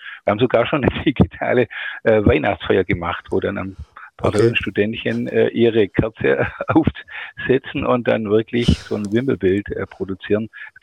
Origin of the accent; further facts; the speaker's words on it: Baden-Württemberg, Germany; Ich bin Oberschwabe, kann das auch nicht verleugnen, will es auch nicht verleugnen. Habe hier ganz ordentlich meine Banklehre gemacht in Oberschwaben und bin dann zum Studieren nach Würzburg